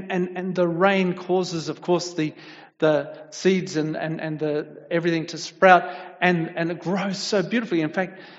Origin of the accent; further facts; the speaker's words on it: Australia; I come from Australia, as you know.